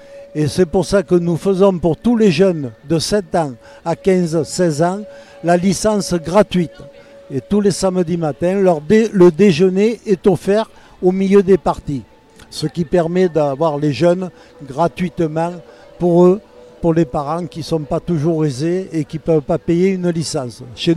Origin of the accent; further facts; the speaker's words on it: Carpentras, Provence-Alpes-Côte d'Azur, France; Car il y a 78 ans que je suis né à Carpentras, donc je suis du terroir.